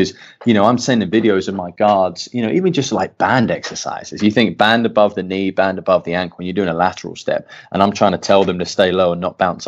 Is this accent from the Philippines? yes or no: no; England, United Kingdom; I'm an English dude. I played soccer. Like, I didn't play basketball.